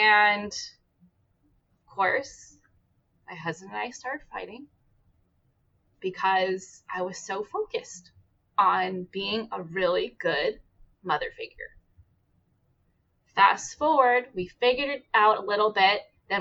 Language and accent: English; California, United States; I'm also in California, not too far away from Marissa, and born and raised in the Bay Area.